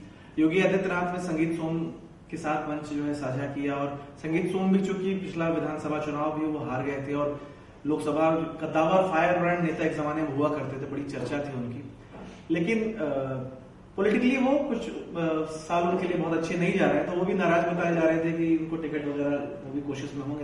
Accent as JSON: {"language": "Hindi", "region": "Uttar Pradesh", "country": "India", "said": "मैं भी उत्तर प्रदेश से आता हूं"}